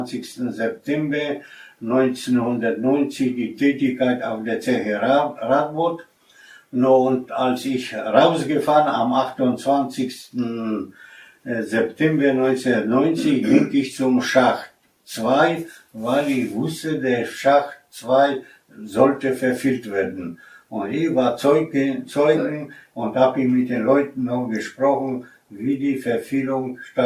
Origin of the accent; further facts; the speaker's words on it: Zabrze, Silesian Voivodeship, Poland; born there; ich bin geboren in Oberschlesien, in Ort Klausberg. Das ist ein Ortsteil von Hindenburg. Und dort habe ich gearbeitet auf der Apfelgrube und auf der Castellengo-Grube.